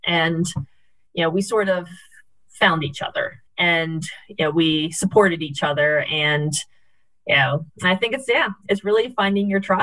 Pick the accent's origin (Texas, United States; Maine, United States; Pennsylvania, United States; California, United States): Pennsylvania, United States; But I grew up near Philadelphia, which is a bit of a rowing hub in the U.S.